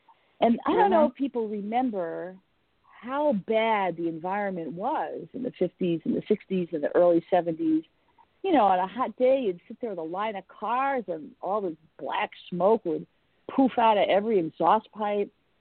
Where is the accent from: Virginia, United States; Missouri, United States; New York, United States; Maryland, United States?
New York, United States; Endicott; I grew up in Endicott, New York, and we used to drive to Binghamton a lot.